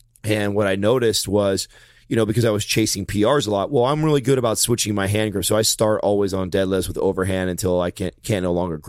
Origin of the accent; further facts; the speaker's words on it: California, United States; I'm from Tuolumne County up there.